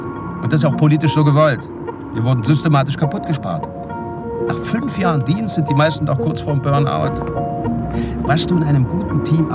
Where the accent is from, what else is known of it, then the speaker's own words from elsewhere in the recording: Halle, Saxony-Anhalt, Germany; Ja, hab aber in München studiert und war dann eine ganze Weile im Ausland.